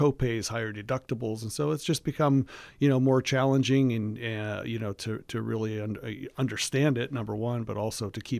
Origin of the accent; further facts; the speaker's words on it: Johnstown, Pennsylvania, United States; I grew up in the Johnstown, Altoona area. And I kind of liken Roseburg to Johnstown.